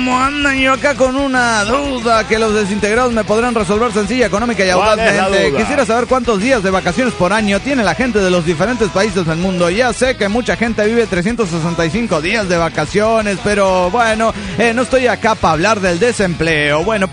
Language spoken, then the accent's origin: Spanish; Cuernavaca, Morelos, Mexico; de Cuernavaca, Morelos, México.